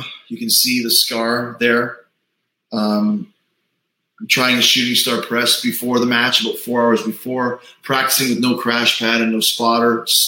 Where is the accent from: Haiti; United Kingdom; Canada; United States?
Canada; Winnipeg, Manitoba; I'm from Winnipeg.